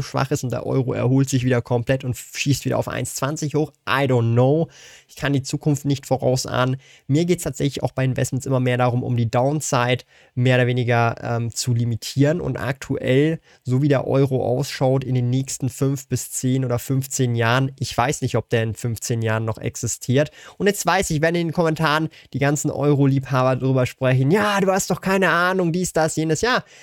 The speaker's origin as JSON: {"language": "German", "country": "Switzerland", "said": "mein Fazit aktuell als Schweizer finde ich persönlich P2P-Kredite im Euroraum"}